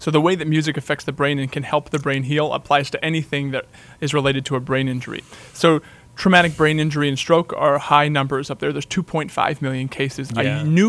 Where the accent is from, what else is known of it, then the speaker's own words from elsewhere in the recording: Maine, United States; and I'm from Maine originally, okay.